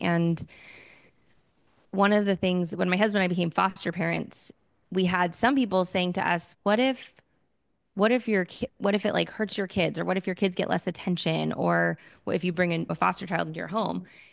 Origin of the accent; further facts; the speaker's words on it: California, United States; I grew up in Southern California too, actually, and I went to school up in Northern California, and my husband's from here.